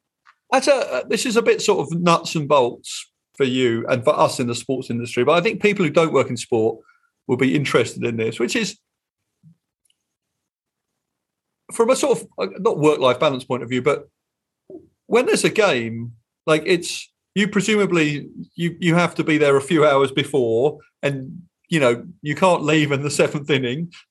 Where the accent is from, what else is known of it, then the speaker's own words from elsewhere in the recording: England, United Kingdom; now in United States; As an English person, like, when we watch football, we watch sport.